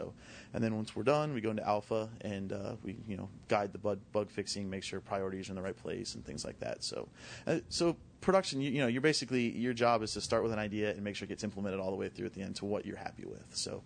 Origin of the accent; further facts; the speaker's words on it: Orlando, Florida, United States; I'm actually born and raised in the Orlando area, so it's kind of, I guess, luck of the draw, as you could say.